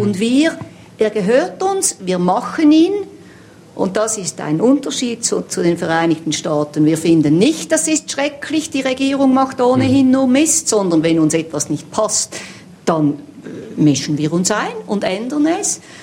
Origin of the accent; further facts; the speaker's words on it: Switzerland; dass ich als Schweizerin reagiert habe